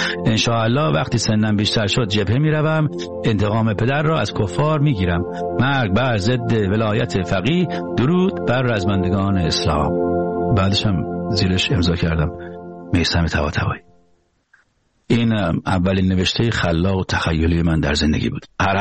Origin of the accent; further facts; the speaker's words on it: Iran; moved away as an adult; از ایران که اومدم بیرون